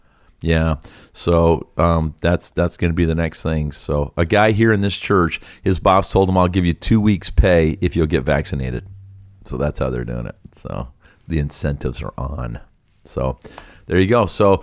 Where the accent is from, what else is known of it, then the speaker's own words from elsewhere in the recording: St. Thomas, Ontario, Canada; from St. Thomas, Ontario, Canada, and I will be heading home